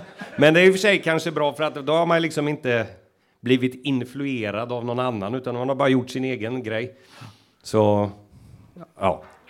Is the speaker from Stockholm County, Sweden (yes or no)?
no; Dalslånget, Västra Götaland County, Sweden; Alltså från början kommer jag från ett ställe som heter Dalslånget. Men det är nog ingen som vet vart det ligger. Det är en sån prick på kartan som ingen... Det ligger inte så långt från Halden faktiskt.